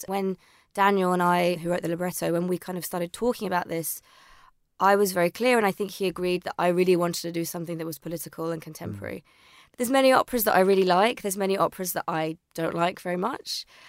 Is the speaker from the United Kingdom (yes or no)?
yes; United Kingdom; There's very few things that we can't do as British people.